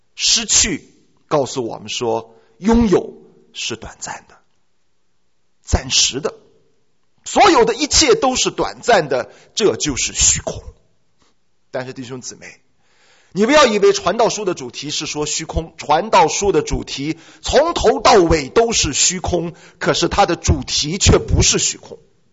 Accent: Shandong, China; 我从小跟我奶奶睡一铺大炕，你知道我们山东人是睡火炕的啊

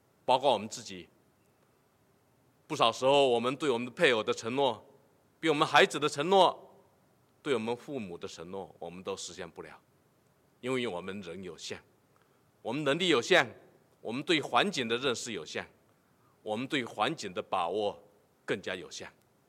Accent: Canada; 加拿大政府宣布说到9月份我们加拿大人都能够大部分都能够打上疫苗

